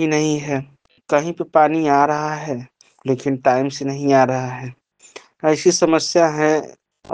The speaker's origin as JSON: {"language": "Hindi", "town": "Mirzapur", "region": "Uttar Pradesh", "country": "India", "said": "मैं मिर्जापुर का रहने वाला हूँ।"}